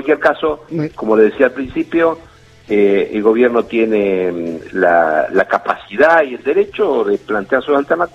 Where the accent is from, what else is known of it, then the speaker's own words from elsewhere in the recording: Tandil, Buenos Aires Province, Argentina; como lo expresé hoy en mi ciudad natal, en Tandil, esta mañana